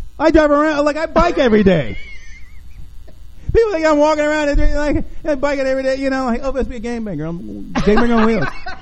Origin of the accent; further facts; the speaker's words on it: Ohio, United States; you know, like I'm from Ohio.